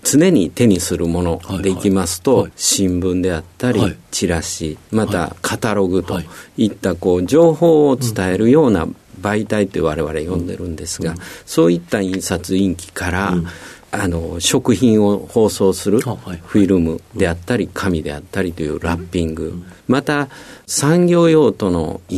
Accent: Kishiwada, Osaka, Japan; born there; 大阪府岸和田市という、だんじり祭りで有名な町に生まれました。

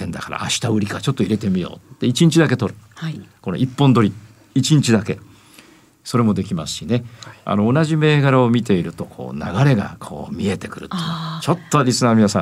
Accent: Ibaraki, Japan; やっぱり俺も茨城出身。

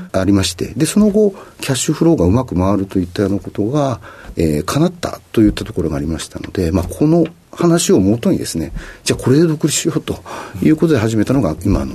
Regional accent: Hitachinaka, Ibaraki, Japan; 茨城県ひたちなか市が出身地となります。

